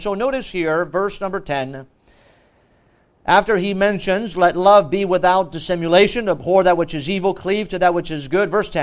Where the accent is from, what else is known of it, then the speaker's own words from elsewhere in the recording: France; Growing up in France, I went to the public school system.